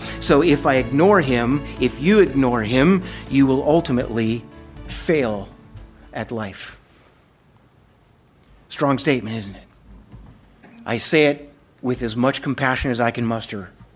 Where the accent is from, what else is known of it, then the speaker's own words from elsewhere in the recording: Colombia; also born or lived in Venezuela; I grew up as a missionary kid in Colombia, went to boarding school in Venezuela for 4 years